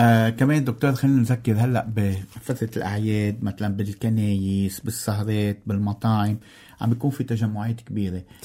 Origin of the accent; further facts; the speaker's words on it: Lebanon; لما نحكي انتيبيوتيك دغري عندنا بلبنان